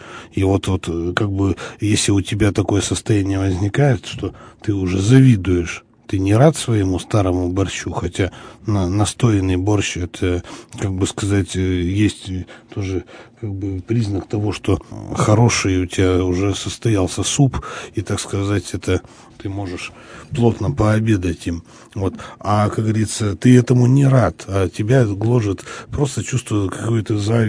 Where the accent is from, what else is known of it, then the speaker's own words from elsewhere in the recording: Yekaterinburg, Sverdlovsk Oblast, Russia; То есть для меня, как коренного екатеринбуржца, это, конечно, нонсенс